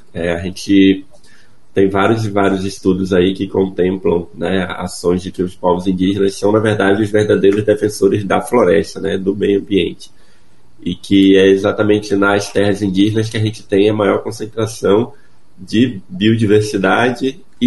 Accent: Santarém, Pará, Brazil; Eu sou de Santarém, do Pará, né

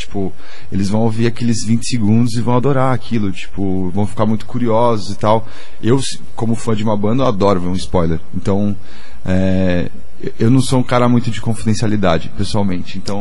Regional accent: Rio de Janeiro, Brazil; now in São Paulo, Brazil; Minha mãe é baiana. Eu sou carioca. Mas eu moro em São Paulo, tanto pelo sotaque

